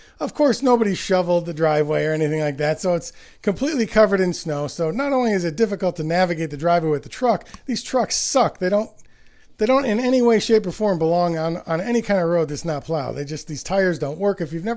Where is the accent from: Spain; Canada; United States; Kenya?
United States; Williamsville, New York; I'm back home. But I mean, just because I grew up in Williamsville, not Buffalo. So I don't know anybody.